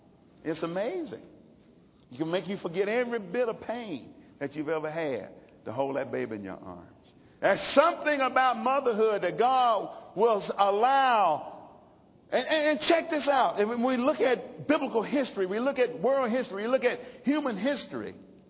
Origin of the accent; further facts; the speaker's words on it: Alabama, United States; But it wasn't easy to be a mom when being born and raised in Alabama, being black.